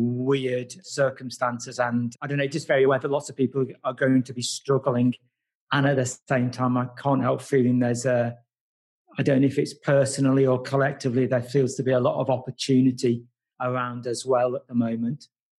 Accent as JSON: {"language": "English", "town": "Nottingham", "region": "East Midlands", "country": "United Kingdom", "said": "I'm from Nottingham. I've only been back in Nottingham actually for about 6 months. Previous to that, I was living at Padmaloka for about 5 years."}